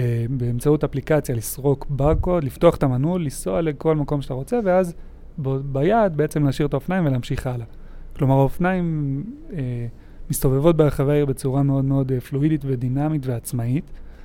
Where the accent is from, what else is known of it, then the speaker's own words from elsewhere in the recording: Jerusalem, Jerusalem District, Israel; now in Rehovot, Israel; אני מירושלים, עכשיו ברחובות.